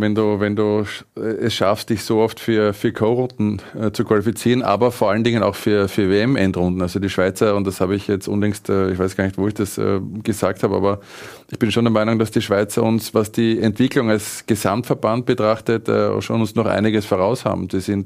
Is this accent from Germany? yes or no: no; Austria; weil wir immer als Österreicher jahrelang nicht mehr nach Deutschland geschielt haben.